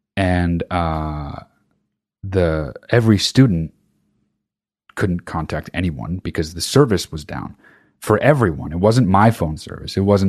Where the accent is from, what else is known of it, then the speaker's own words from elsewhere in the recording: New Jersey, United States; I grew up in New Jersey and kind of went as a kid, but like, that's nothing.